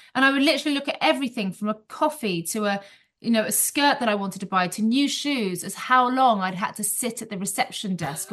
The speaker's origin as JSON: {"language": "English", "country": "Guernsey", "tie": "born or raised there", "said": "I grew up in Guernsey and I had, you know, a difficult childhood"}